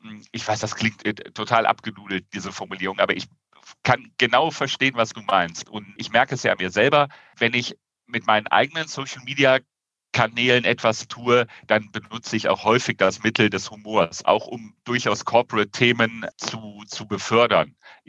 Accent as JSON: {"language": "German", "region": "Rhineland", "country": "Germany", "said": "weil ich natürlich bei Videokonferenzen als Rheinländer eher lauter denn leiser bin"}